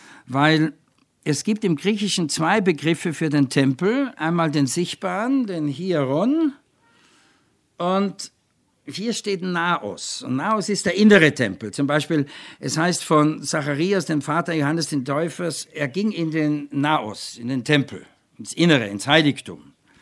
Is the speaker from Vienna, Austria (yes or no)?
yes; Vienna, Austria; ich bin ja Wiener, ne?